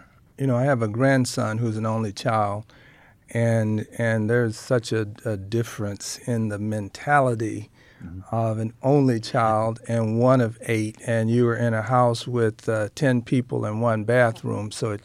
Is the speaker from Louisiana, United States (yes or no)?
no; Sweet Home, Arkansas, United States; born there; I was born in Sweet Home, Arkansas, which, as you know, is right outside of Little Rock, and my dad was a Methodist minister, and I happened to have been born in the parsonage of the Allen Chapel AME Church